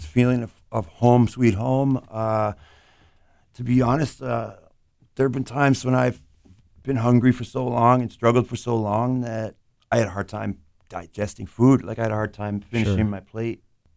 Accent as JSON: {"language": "English", "region": "New Hampshire", "country": "United States", "moved": "as an adult", "lives_now": "Portland, United States", "said": "I'm actually from New Hampshire, and I came up here about 9 years ago."}